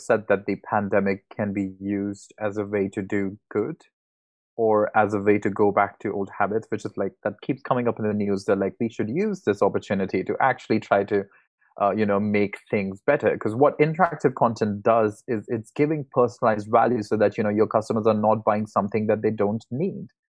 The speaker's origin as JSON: {"language": "English", "country": "India", "second_language": "English", "moved": "as an adult", "lives_now": "Europe", "said": "So I'm originally from India. And initially I was doing, I came to Europe to do a PhD on marketing Shakespeare films."}